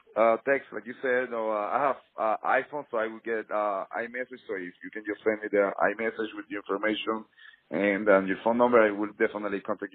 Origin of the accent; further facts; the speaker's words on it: Venezuela; I'm from Venezuela